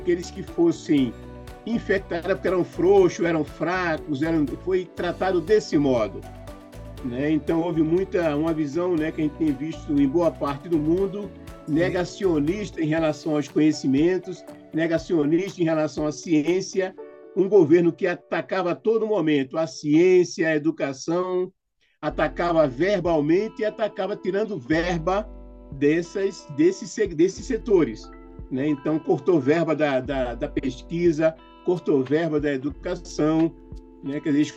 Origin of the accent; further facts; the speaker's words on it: Northeast Region, Brazil; now in São Paulo, Brazil; as pessoas das periferias aqui de São Paulo, grande parte delas vem da região Nordeste, de onde eu sou, inclusive.